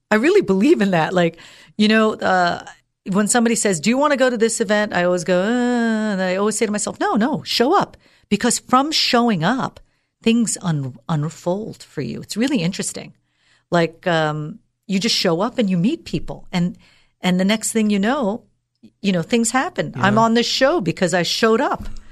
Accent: United States; I've never lived in the Middle East. I'm an American girl born and raised here.

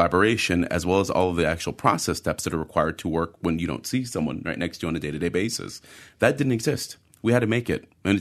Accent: United States; And, you know, I'm from America where there is no retirement fund.

